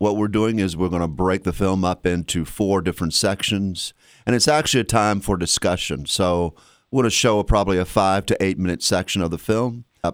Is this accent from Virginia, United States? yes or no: yes; Virginia, United States; I'm born and raised in Fluvanna County, yep.